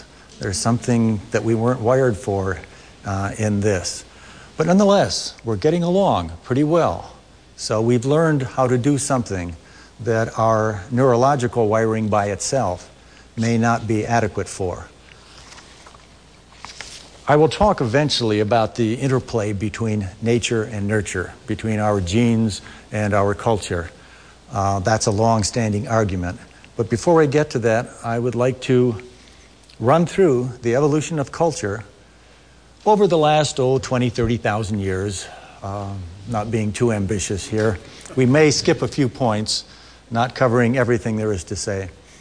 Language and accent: English; Midwest, United States; this state in my mind is this is where my ancestors go to die when they leave the Midwest. And here I am from the Midwest.